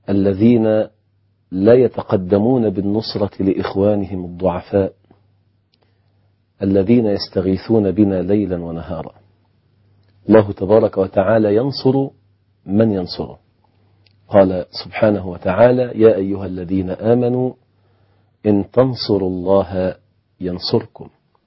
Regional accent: Egypt; يعني نحن عندنا في مصر أزمة وقود وأزمة سولار وأزمة بنزين

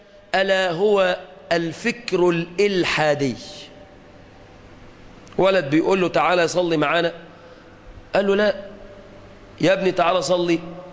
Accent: Egypt

